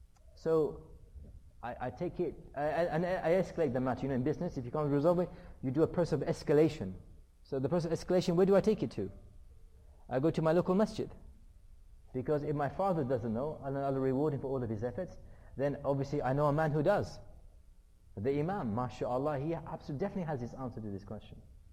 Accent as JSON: {"language": "English", "country": "United Kingdom", "tie": "born or raised there", "said": "But when I was younger, and at school, and growing up in the United Kingdom, once I was asked the question, why are you Muslim? And I said, because I believe in Islam."}